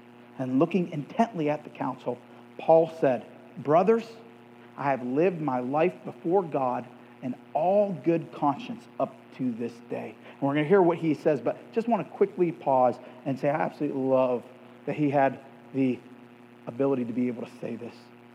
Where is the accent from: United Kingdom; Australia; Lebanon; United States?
United States; Youngstown, Ohio; I'm from Youngstown, Ohio, and we have lots of crime family connections, okay?